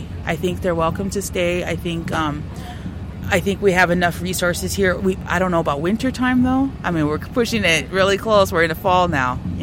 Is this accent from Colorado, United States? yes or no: no; Standing Rock, North Dakota, United States; But as an individual, I'm from Standing Rock.